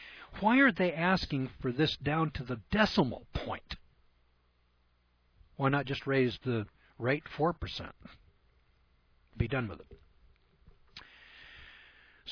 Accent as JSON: {"language": "English", "region": "California", "country": "United States", "lives_now": "Idaho, United States", "said": "You know, I'm from California. What do I know about Idaho politics?"}